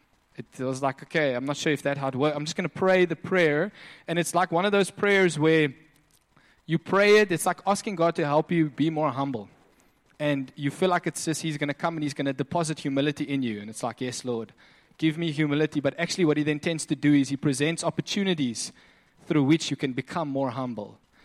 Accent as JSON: {"language": "English", "country": "Namibia", "tie": "born or raised there", "said": "we grew up in Namibia"}